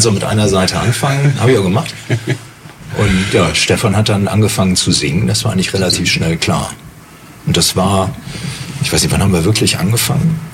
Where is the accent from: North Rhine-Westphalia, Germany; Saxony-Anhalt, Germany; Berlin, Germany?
North Rhine-Westphalia, Germany; ich komme ursprünglich hier aus der Nähe von Düsseldorf